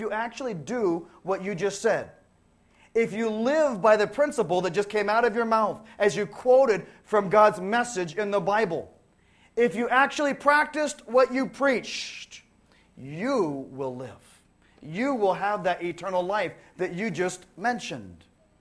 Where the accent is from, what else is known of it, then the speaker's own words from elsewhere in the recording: California, United States; I grew up in Orange County.